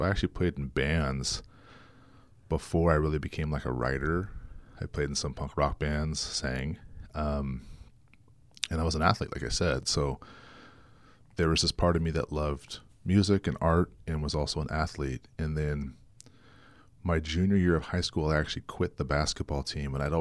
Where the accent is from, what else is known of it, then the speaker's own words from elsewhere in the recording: Cayucos, California, United States; I feel like I learned a lot about community growing up in Cayucas and the importance of friends and neighbors